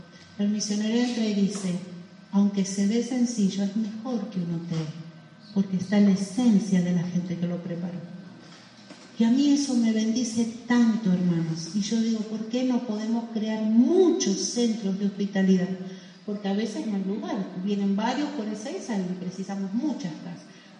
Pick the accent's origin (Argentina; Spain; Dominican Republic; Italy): Argentina; O ¿creen que es imposible que lo podamos hacer como argentinos?